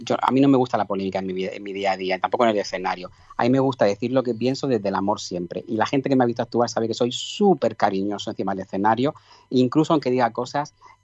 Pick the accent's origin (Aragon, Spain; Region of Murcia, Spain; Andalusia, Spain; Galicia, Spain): Region of Murcia, Spain; Somos los dos murcianos, además, que fíjate, dos murcianos en Sabadell.